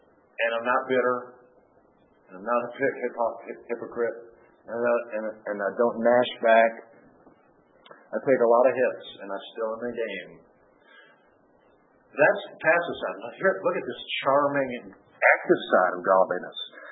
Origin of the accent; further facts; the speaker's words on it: Ohio, United States; Well, I have to say this, since I'm from Ohio and I like football, I'm really hoping Ohio State will win tomorrow.